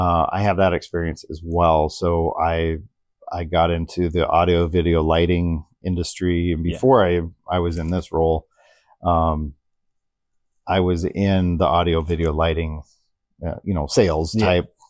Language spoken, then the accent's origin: English; West Coast, United States; also born or lived in California; Okay. I grew up in the West Coast.